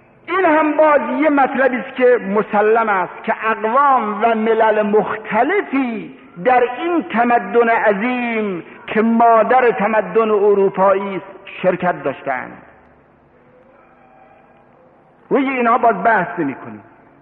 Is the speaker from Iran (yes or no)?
yes; Iran; نه این که ما چون ایرانی هستیم میخوایم از خودمون ستایش بکنیم